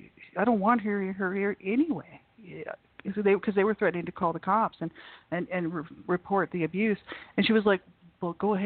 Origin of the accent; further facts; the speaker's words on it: Albuquerque, New Mexico, United States; born there; Yeah, I was born in Albuquerque, so I was born in the city there.